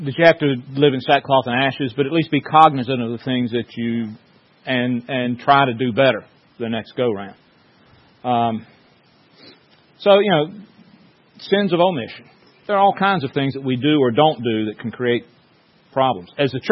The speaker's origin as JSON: {"language": "English", "region": "South Carolina", "country": "United States", "said": "We're from Horry County."}